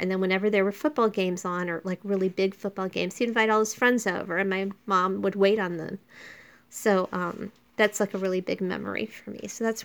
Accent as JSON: {"language": "English", "region": "Florida", "country": "United States", "tie": "born or raised there", "said": "I grew up in Florida. And my parents had this house that was in really bad shape that they bought and they refurbished."}